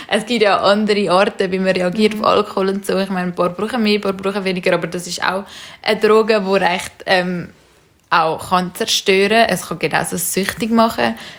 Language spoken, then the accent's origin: German; Zurich, Switzerland; wir sind ja in Zürich aufgewachsen, ist es sehr verbreitet.